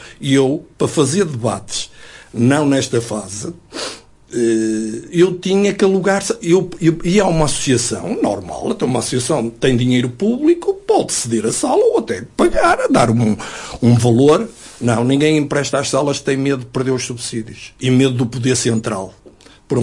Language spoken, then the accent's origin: Portuguese; São Mamede de Infesta, Norte, Portugal; Não nasci no Hospital São João, não sou do Porto, sou de São Mamés.